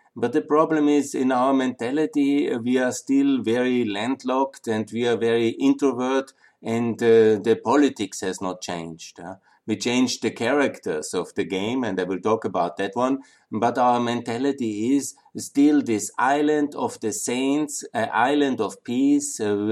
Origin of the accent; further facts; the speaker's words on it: Austria; because I'm from Austria, you know, I really love that country. I was born here, again, went to school and university here, and I lived in Linz and Vienna.